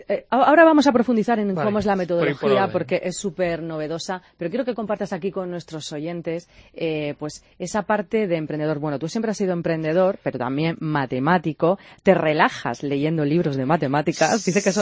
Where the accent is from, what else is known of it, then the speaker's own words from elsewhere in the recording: Region of Murcia, Spain; murciano, como me encanta ya tener gente de mi tierra aquí